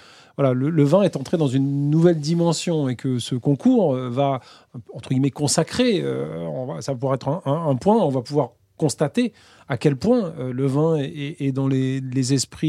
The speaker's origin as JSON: {"language": "French", "country": "France", "said": "on est français, on a cette culture du vin depuis très longtemps."}